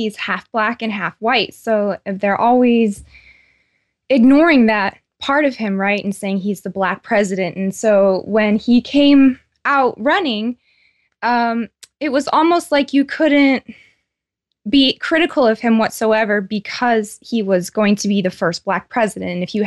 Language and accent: English; California, United States; I grew up in Southern California, so it was never even an issue to have all the different races around me.